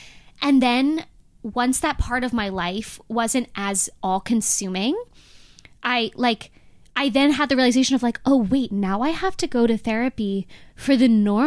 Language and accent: English; Boston, Massachusetts, United States; now in New York, United States; I'm 24. I'm originally from Boston.